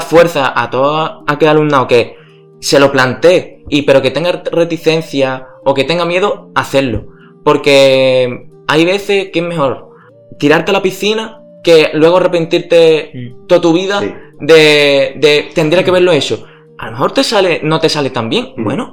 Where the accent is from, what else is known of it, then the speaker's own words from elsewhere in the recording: El Puerto de Santa María, Andalusia, Spain; el penal del puerto de Santa María, que es de donde yo soy